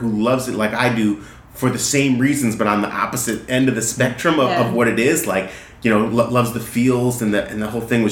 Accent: Connecticut, United States; now in New York City, United States; And I'm originally from Connecticut, so New York City was kind of the normal choice for me. That's where most of my people were at.

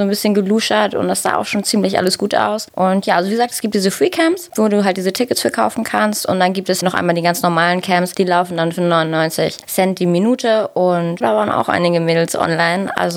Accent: Germany; ich bin 24 Jahre alt, ich komme aus Nähe Hamburg

